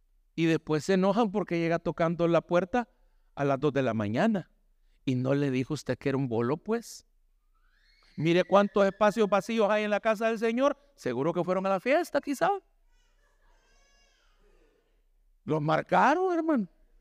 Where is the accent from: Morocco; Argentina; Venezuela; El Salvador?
El Salvador; Entonces decimos, no, es que así somos los salvadoreños.